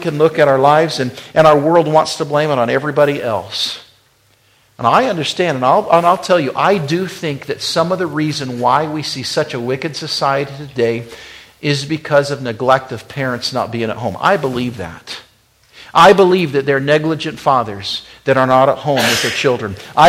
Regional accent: Wyoming, United States; the picture that I get is I grew up in Wyoming fishing.

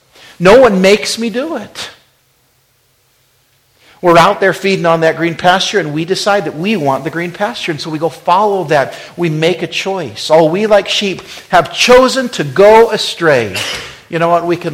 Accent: Wyoming, United States; the picture that I get is I grew up in Wyoming fishing.

